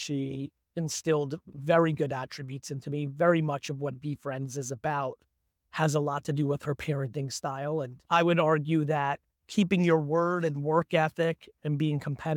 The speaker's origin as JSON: {"language": "English", "region": "New Jersey", "country": "United States", "tie": "born or raised there", "said": "So I would say besides growing up in New Jersey, my parents"}